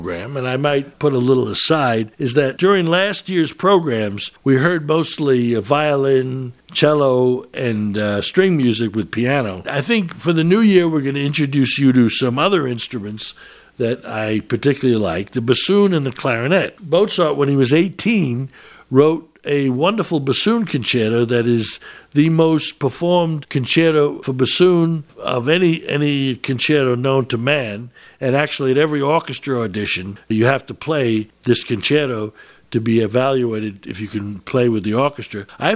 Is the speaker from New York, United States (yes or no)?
yes; Queens, New York, United States; I grew up in Queens at the United Nations International School